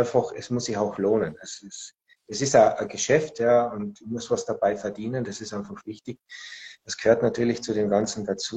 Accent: Austria; ich komme ja aus Österreich.

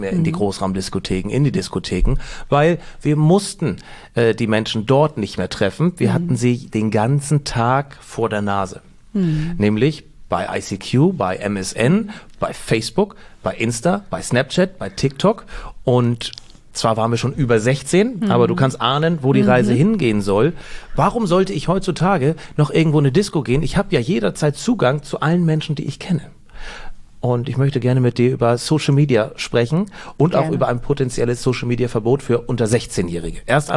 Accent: Schleswig-Holstein, Germany; ich bin in Nordfriesland aufgewachsen, habe das nie verlassen, konnte die Sprache

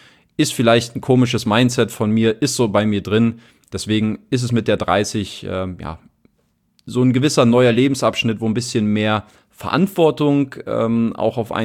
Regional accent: Berlin, Germany; Ich bin ein bisschen weiter im Süden aufgewachsen, nämlich in Grünau und jetzt nicht in Oberschöneweide, und hatte dann so auch mein Einzugsgebiet mit der Familie so ein bisschen auch im Speckgürtelbereich von Berlin.

